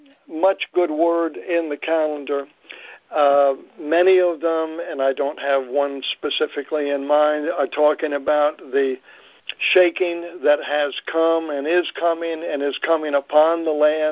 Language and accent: English; New Jersey, United States; I'm from New Jersey initially and have been to Philadelphia and seen this